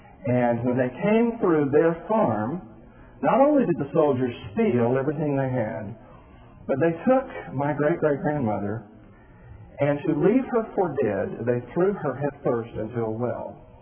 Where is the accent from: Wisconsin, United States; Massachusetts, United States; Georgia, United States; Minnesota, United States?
Georgia, United States; Atlanta; I'm from Atlanta